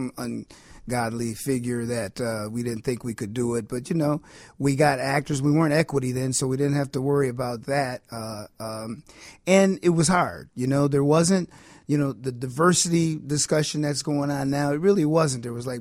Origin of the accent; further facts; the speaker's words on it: Buffalo, New York, United States; I'm from Buffalo, New York, and I was living in New York City at the time